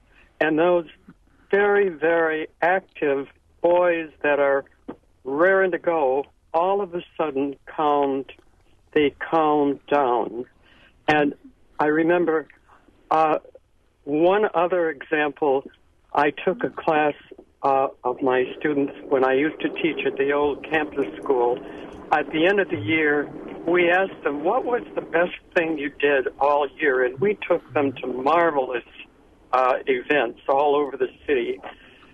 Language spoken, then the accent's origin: English; Wisconsin Dells, Wisconsin, United States; the school board in Wisconsin Dells, my hometown